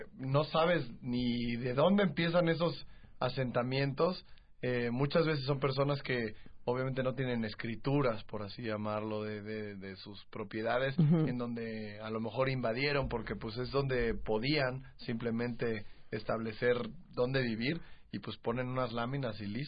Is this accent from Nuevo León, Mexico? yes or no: no; Mexico City, Mexico; los que somos chilangos de toda la vida...